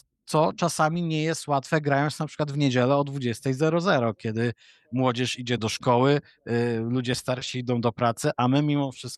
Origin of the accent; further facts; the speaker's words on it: Malbork, Pomeranian Voivodeship, Poland; bo ja pochodzę z Malborka i gdzieś ten pierwszy kontakt ze sportem to była siatkówka w grupach młodzieżowych.